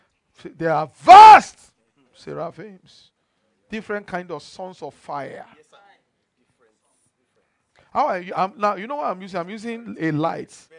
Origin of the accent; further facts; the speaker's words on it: Nigeria; I'm not from Africa. I'm from Nigeria. So you get. They see all of you as the same. Oh, why are you going? When are you going back to Africa? I'm not going back to Africa. I'm going back to Nigeria. As a matter of fact, I'm going to Ibadan.